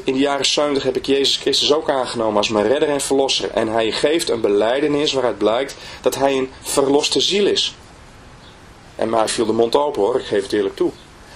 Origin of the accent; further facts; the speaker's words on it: Netherlands; En ik maakte hem duidelijk dat ik uit Nederland kwam